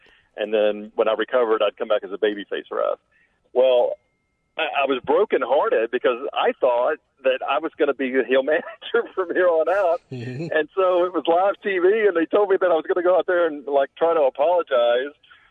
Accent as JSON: {"language": "English", "town": "Memphis", "region": "Tennessee", "country": "United States", "tie": "born or raised there", "said": "But, I grew up in Memphis"}